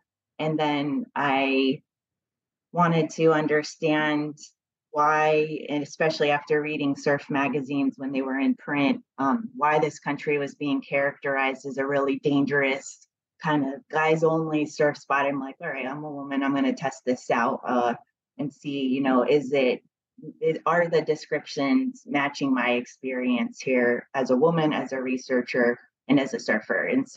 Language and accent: English; Arizona, United States; who did not grow up in California. I'm from Arizona.